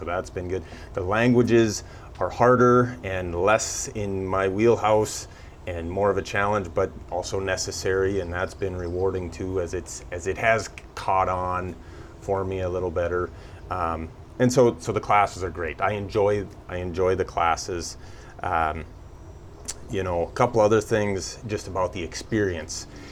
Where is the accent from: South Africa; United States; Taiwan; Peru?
United States; Beulah, North Dakota; Grew up in Western North Dakota. I grew up in Beulah and was a banker for 13 years.